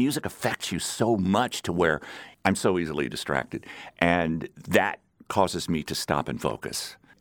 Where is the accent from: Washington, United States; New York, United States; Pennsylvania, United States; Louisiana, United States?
Louisiana, United States; My mom and dad, they had records. Because we grew up in South Louisiana, she had a lot of Southern artists.